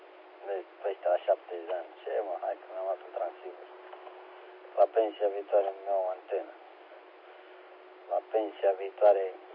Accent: Romania; vai de mama noastră că suntem români.

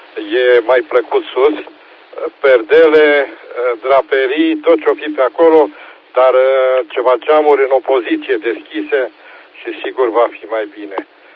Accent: Timișoara, Timiș County, Romania; sunt din Timișoara. … Timișoara

